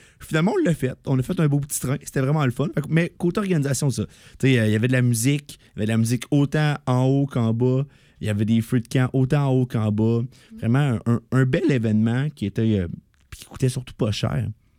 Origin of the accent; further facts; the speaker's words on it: Drummondville, Quebec, Canada; on vient de Drummond puis ben, il n'y a pas de montagne à Drummond.